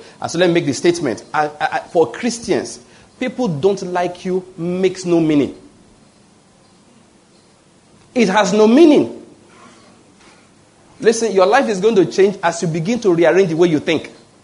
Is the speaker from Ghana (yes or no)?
no; South West, Nigeria; So I am not from Eastern Nigeria. That's what I'm going to explain. All right? Naturally speaking. So when I said I was going to come to Enugu, people say, eh? You know you are from the West, though.